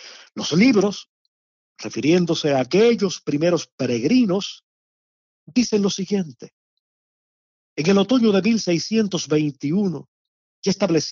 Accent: Cuba; siendo cubanos

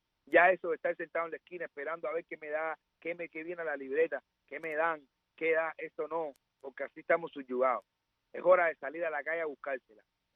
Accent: Cuba; moved away; tuvimos que salir de Cuba para conocer la verdadera historia nuestra.

